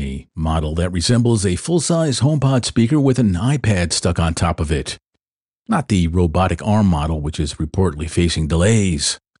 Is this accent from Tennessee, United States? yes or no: yes; Tennessee, United States; my home state of Tennessee is not on the list of where this service will first be available.